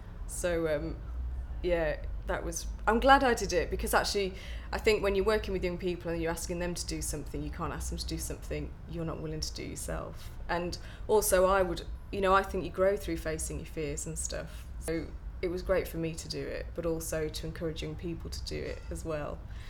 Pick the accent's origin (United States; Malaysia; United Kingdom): United Kingdom; Aldridge, West Midlands; also born or lived in Birmingham; I grew up in the West Midlands, in a town called, well, in Birmingham for a little while, and then in a town called Aldridge, which was just outside Walsall, the posh end of Walsall, apparently.